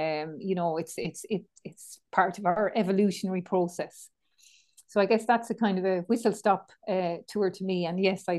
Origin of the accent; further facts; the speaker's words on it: Kilkenny, Leinster, Ireland; I'm from Kilkenny, I was a townie. I'm probably still a townie, aren't I? It's in my bones, my DNA.